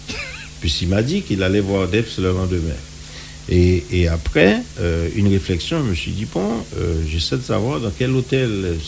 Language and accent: French; Martinique, France; mais je suis un martiniquais. Je veux que ma Martinique évolue